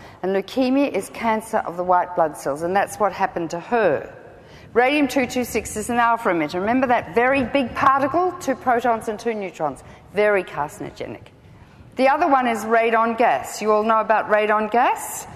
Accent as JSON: {"language": "English", "country": "Australia", "said": "and in Australia, which is where I live, hence my accent"}